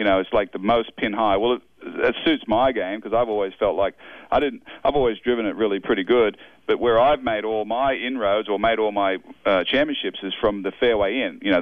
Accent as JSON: {"language": "English", "country": "Australia", "said": "I'm Australian, obviously"}